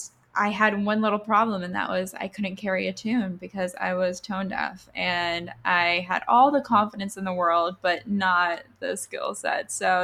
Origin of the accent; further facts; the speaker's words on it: Boca Raton, Florida, United States; I'm originally from Boca Raton, Florida, and I grew up always wanting to do something in performance.